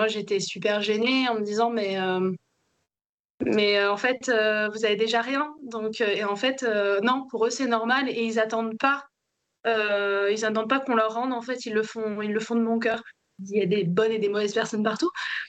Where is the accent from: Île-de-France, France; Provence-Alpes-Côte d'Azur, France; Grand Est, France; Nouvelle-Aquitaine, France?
Provence-Alpes-Côte d'Azur, France; Fréjus; now in Mauritius; Et j'ai grandi à Fréjus, mais je me suis jamais sentie chez moi comme je me sens chez moi à Maurice, en fait.